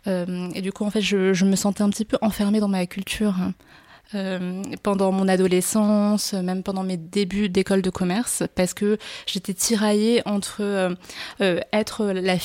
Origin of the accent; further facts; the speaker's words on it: Paris, Île-de-France, France; born there; Mes parents sont d'origine chinoise. Ils viennent de la ville de Wenzhou, dans la région de Zhejiang, au sud de Shanghai. Et je suis née à Paris.